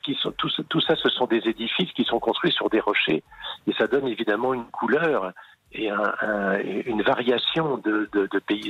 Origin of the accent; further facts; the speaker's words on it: Redon, Brittany, France; born there; also born or lived in Rennes / Nantes; Mais je suis né à Redon et j'ai vécu à Rennes et à Nantes et après dans le Midi. Donc j'ai pas vécu à Saint-Malo.